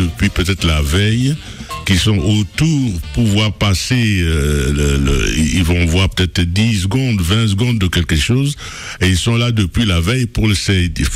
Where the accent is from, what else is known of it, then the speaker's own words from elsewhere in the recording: Douala, Littoral, Cameroon; moved away; mon bel oncle, quand j'étais jeune à Douala, il pratiquait les courses de vélo à l'époque.